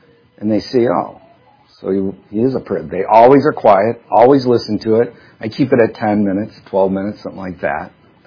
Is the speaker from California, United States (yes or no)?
no; Detroit, Michigan, United States; Well, I was raised in Detroit, Michigan, and the first time I thought about suicide, I was 7 years old.